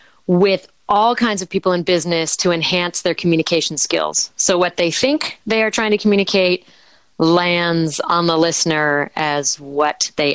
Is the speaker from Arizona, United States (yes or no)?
no; Martha's Vineyard, Massachusetts, United States; I'm a townie from Martha's Vineyard.